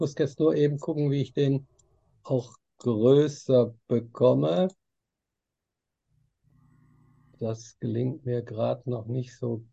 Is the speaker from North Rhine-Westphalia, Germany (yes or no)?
yes; Hattingen, North Rhine-Westphalia, Germany; herzliche Grüße auch aus meiner Heimatgemeinde hier in Hattingen an der Ruhr, Ennepe-Ruhr-Kreis